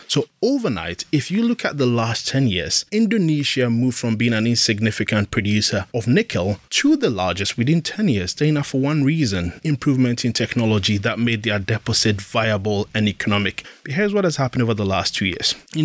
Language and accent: English; Ghana; even my home country, Ghana, discovered lithium